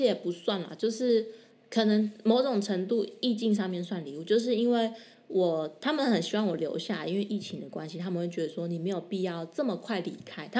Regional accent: Taiwan; moved away as an adult; 因为毕竟我们已经在东方文化生活这么久，我们是在这里面长大

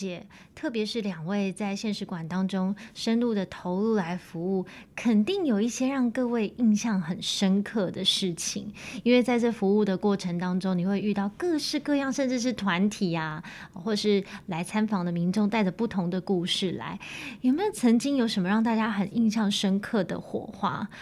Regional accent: Miaoli County, Taiwan; 就是我的故乡在苗栗啊

